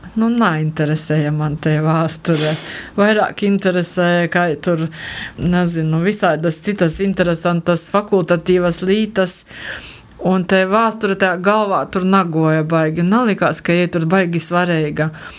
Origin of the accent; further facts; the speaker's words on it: Latgale, Latvia; es esmu uzauguši pīrobežā, ir Latgaļi, ir skatījusies tos pašus raidījumus, ir tie paši krīvu kanāli mums te bija